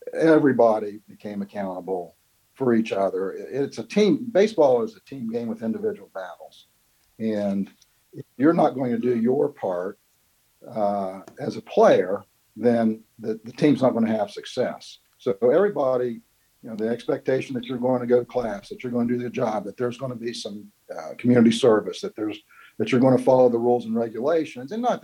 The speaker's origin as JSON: {"language": "English", "town": "Williamstown", "region": "West Virginia", "country": "United States", "also_born_or_lived": "Parkersburg", "said": "Well, I was from Parkersburg, West Virginia, and Williamstown, actually, which is right across the river from Marietta."}